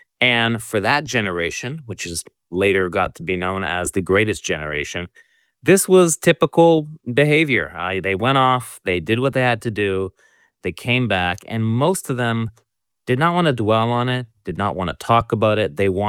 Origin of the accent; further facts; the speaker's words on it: Israel; also born or lived in Boston, United States; now in Canada; I myself was actually born in Boston because my parents moved to the U.S. and then moved to Israel when I was young. So I'm a Canadian-American Israeli.